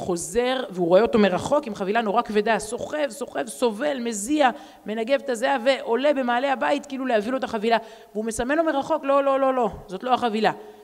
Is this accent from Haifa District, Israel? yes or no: no; Herzliya, Tel Aviv District, Israel; also born or lived in Netanya; אני גדלתי בהרצליה, בנתניה, בתל אביב, כן?